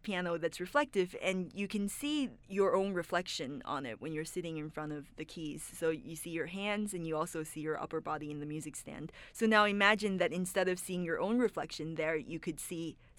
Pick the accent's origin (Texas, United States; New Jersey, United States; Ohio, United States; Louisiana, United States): Louisiana, United States; New Orleans; And I was like, oh my God, I'm from New Orleans too. I grew up there.